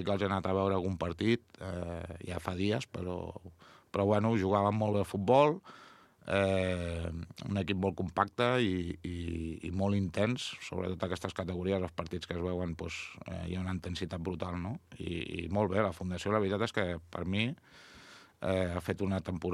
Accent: Vilafranca, Catalonia, Spain; born there; now in La Granada, Spain; jo sóc nascut aquí a Vilafranca, però ja fa molts anys que visc a la Granada

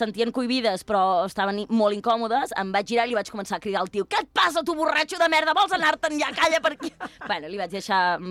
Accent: Sant Joan Despí, Catalonia, Spain; Ui, que sóc de Sant Joan d'Espí, eh?

